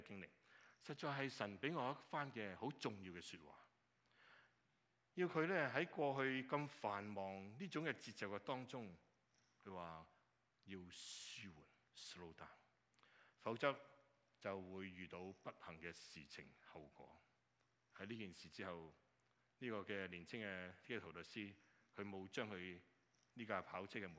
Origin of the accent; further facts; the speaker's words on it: China; now in North America; 令到你和我身为中国人在北美的地方都受到很多的压力